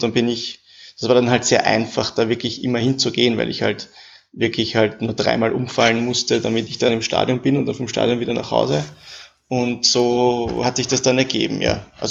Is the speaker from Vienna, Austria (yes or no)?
yes; Vienna, Austria; Ich bin auch aus Wien und ich habe während meines Studiums ein Jahr lang in Paris Erasmus-Austausch gemacht.